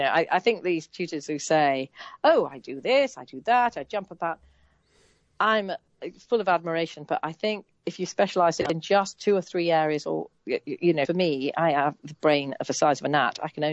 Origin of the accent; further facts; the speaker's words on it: Appleby, North West England, United Kingdom; the festival is in my hometown of Appleby, in the middle of nowhere in the Lake District.